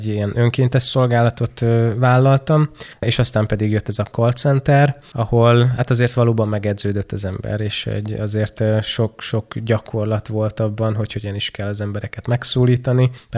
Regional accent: Izsnyéte, Zakarpattia Oblast, Ukraine; also born or lived in Mukachevo; Rólam azt lehet tudni, hogy Munkácson születtem, 1994-ben, és Munkácshoz közeli településen nőttem fel, Izsnyétén.

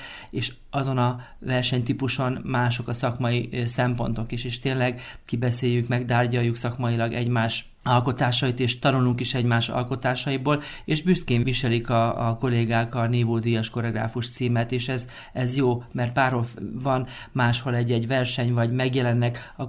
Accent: Sátoraljaújhely, Borsod-Abaúj-Zemplén, Hungary; also born or lived in Pécs; 10 évet töltöttem Pécsen, mielőtt hazaköltöztem Sátorújhelyre, szülővárosomba

